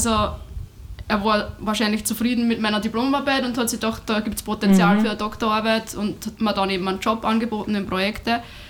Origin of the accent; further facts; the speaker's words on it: Vienna, Austria; Aber ich bin eigentlich Wienerin auch. Bin, glaube ich, beides.